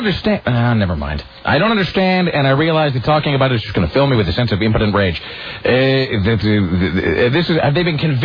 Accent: Kennewick, Washington, United States; Now, in my hometown, man, every summer, it wasn't a summer in Kennewick until somebody would have their feet blown off by holding.

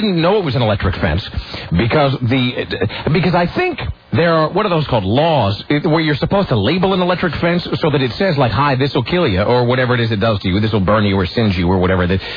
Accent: Kennewick, Washington, United States; Now, in my hometown, man, every summer, it wasn't a summer in Kennewick until somebody would have their feet blown off by holding.

